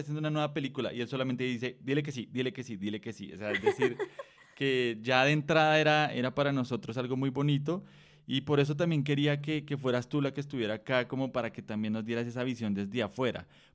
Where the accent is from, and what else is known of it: Colombia